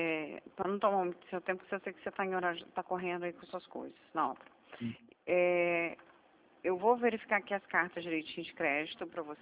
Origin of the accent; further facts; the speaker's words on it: Vitória, Espírito Santo, Brazil; now in São Paulo, Brazil; Pra Vitória, no Espírito Santo.